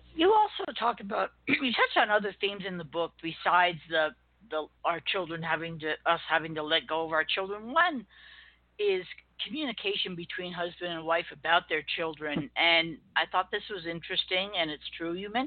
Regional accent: New York, United States; I was raised back in New York, 2,000 miles away.

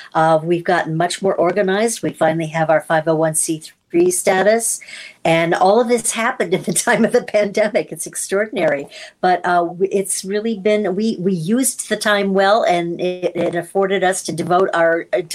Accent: Detroit, Michigan, United States; also born or lived in Newport News, Virginia; No, I grew up in, I grew up in Detroit, Michigan and Newport News, Virginia, but I went to school at the North Carolina School of the Arts

